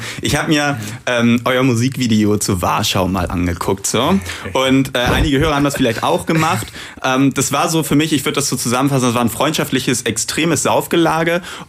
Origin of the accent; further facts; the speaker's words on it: Bremen, Germany; born there; Ich bin tatsächlich gebürtiger Bremer.